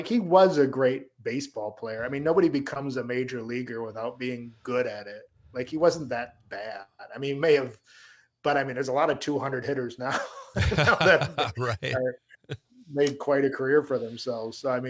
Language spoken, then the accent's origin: English; Wisconsin, United States; growing up in Wisconsin, we had the sort of this Vince Lombardi element in our lives